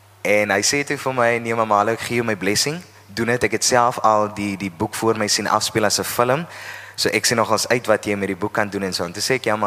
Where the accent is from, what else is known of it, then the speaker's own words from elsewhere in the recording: Oudtshoorn, Western Cape, South Africa; Ek is van die Karoo, ek is van Oudtshoorn, ek het op Oudtshoorn groot geword en so aan.